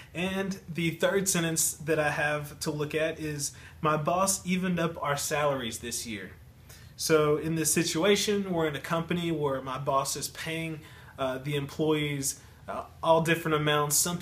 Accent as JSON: {"language": "English", "region": "Louisiana", "country": "United States", "said": "I'm from Louisiana, which is in the southern part of the United States."}